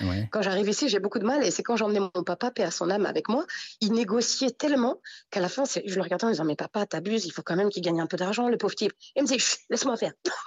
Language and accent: French; Tunisia; Et ce n'est pas parce que je suis tunisienne que je dis ça.